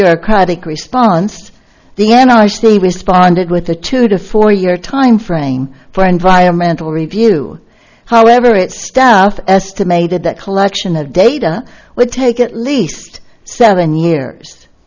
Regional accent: Templeton, California, United States; I'm from Templeton, and I'm a member of Mothers for Peace.

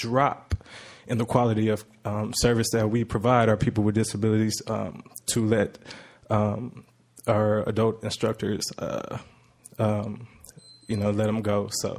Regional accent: Long Beach, California, United States; It took me by surprise. I'm from Long Beach, California, and I'm a graduate of Long Beach Poly High School.

